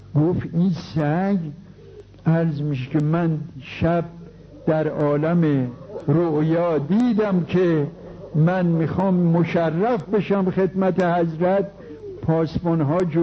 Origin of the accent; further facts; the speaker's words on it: Tehran, Tehran Province, Iran; ما اهل تهران هستیم.